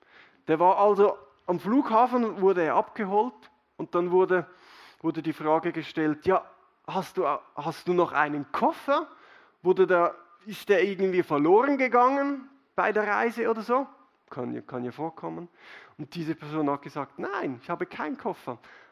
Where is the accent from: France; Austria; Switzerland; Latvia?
Switzerland; Ich bin in der Schweiz aufgewachsen, ich konnte eine Ausbildung machen, ich kann arbeiten gehen